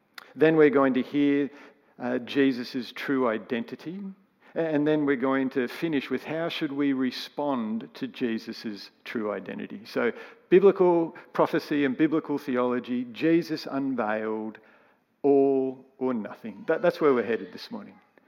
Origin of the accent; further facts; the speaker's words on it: Wollongong, New South Wales, Australia; You see, I'm from Wollongong.